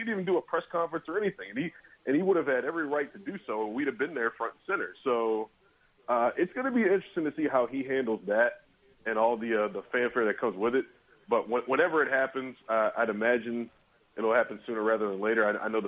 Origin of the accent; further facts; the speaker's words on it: Louisiana, United States; I'm from Louisiana, so I don't think they have those down there.